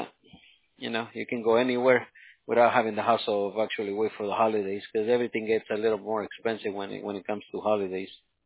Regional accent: Los Angeles, California, United States; I'm actually from Los Angeles. I grew up over here.

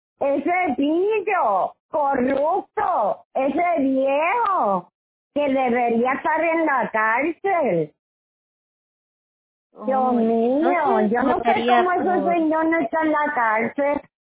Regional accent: Puerto Rico; En Puerto Rico, como somos colonia de Estados Unidos

